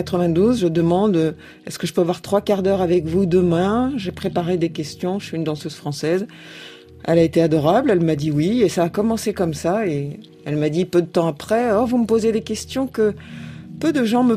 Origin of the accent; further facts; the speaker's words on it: Châteauroux, Centre-Val de Loire, France; moved away as an adult; pas à Châteauroux où j'étais élevée, mais à Paris, à partir du moment où je suis arrivée pour étudier